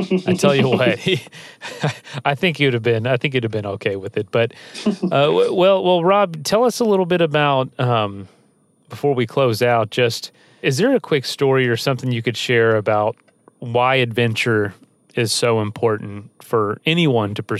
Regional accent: the South, United States; I'm from the South, and yeah, funny enough, I'm recording this in my truck right now

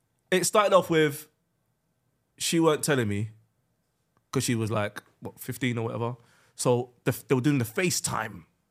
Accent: Sudan; I'm from Sudan, bro.

